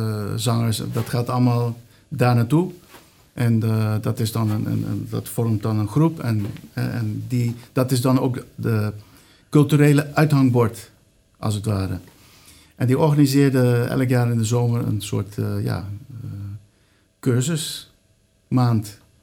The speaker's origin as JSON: {"language": "Dutch", "country": "Curaçao", "lives_now": "Netherlands", "said": "Ik kom zelf uit Curaçao. Dus ik bedoel, ik ben pas weliswaar hier in Nederland begonnen met spelen. Maar mijn roots liggen op Curaçao."}